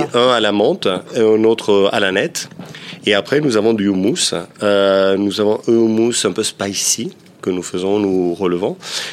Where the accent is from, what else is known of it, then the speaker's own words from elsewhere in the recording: Peloponnese, Greece; Je suis originaire du Péloponnèse, tout à fait.